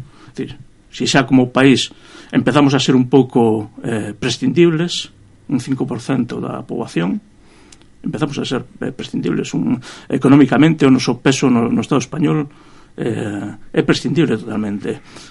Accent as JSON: {"language": "Galician", "town": "Vigo", "region": "Galicia", "country": "Spain", "said": "E eu que veño de Vigo"}